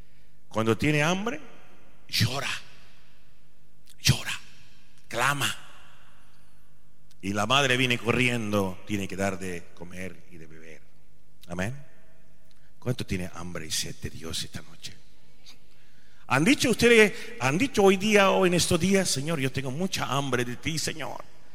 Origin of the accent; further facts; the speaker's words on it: India; Spanish is a second language; nací en la India. Y cuando crecía tenía mucho interés en religiones